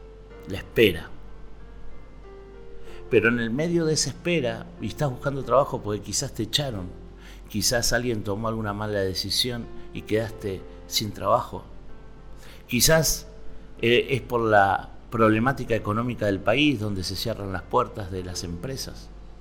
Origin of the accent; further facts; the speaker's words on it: Argentina; hay países como nuestro, Argentina, que es tan caro, que es la luz.